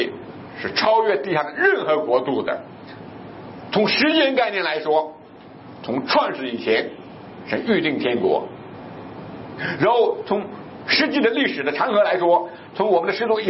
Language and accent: Chinese; Northwest China, China; 就像我们西北人的窑洞啊，西北人的说成窑洞里面比它差不多的一个规模